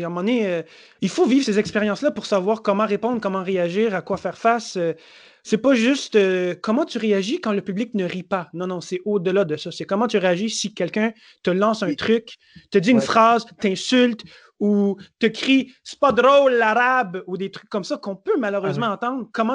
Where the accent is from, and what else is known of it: Montreal, Quebec, Canada